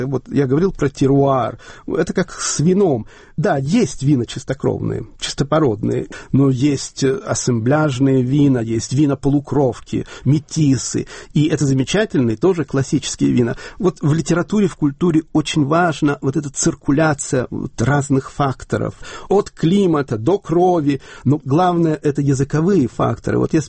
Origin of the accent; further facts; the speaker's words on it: Chernivtsi, Chernivtsi Oblast, Ukraine; Моя семья приехала в Черновцы из Забайкалья. В семье мы говорили по-русски. Я учил украинский язык в школе.